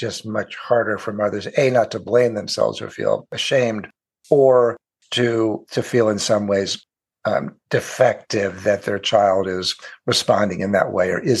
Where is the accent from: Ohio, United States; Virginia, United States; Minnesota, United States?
Ohio, United States; now in California, United States; Like when I moved out to California from Ohio, occasionally my mother would call me and go, "Oh, Mr. Fancy Dancy psychologist, you're too busy to call your poor mother in Ohio."